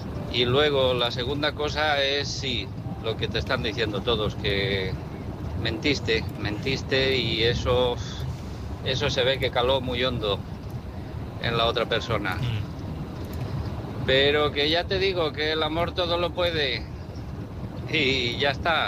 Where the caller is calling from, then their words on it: Valencia, Valencian Community, Spain; de Valencia.